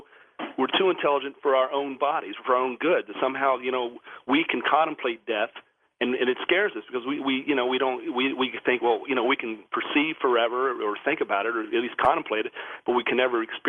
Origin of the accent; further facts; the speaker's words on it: Parkersburg, West Virginia, United States; It's about 70 miles from my hometown of Parkersburg, West Virginia.